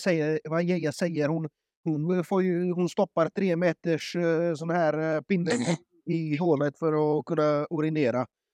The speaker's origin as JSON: {"language": "Swedish", "town": "Borås", "region": "Västra Götaland County", "country": "Sweden", "said": "och jag är från Borås."}